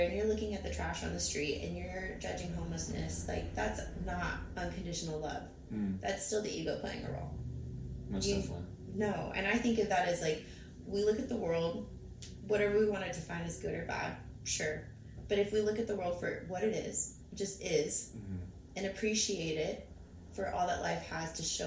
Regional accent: United States; first language Spanish; English is a second language; I am Hispanic American, so Spanish is my first language. We grew up in a super Catholic household.

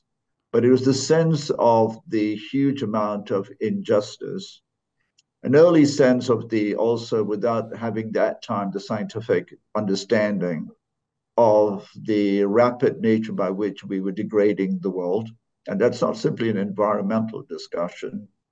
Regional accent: Malaysia; moved away as an adult; also born or lived in London; I was brought up, I was born in Malaysia, the one of eight. My parents are migrants from India.

